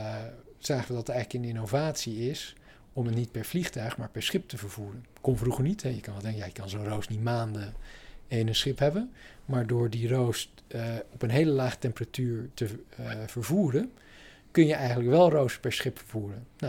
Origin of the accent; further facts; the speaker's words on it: Mexico; now in Netherlands; Nou, ik kom uit Mexico. Ben daar geboren, voor de helft Mexicaan.